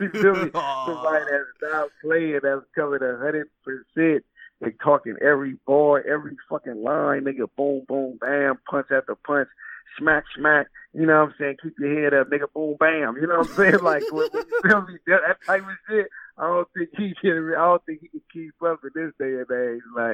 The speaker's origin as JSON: {"language": "English", "region": "California", "country": "United States", "said": "You know, I'm from Cali. I never battled in the Bay Area."}